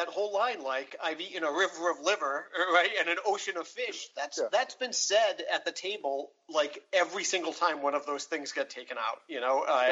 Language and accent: English; Rhode Island, United States; Rhode Island. Up here in New England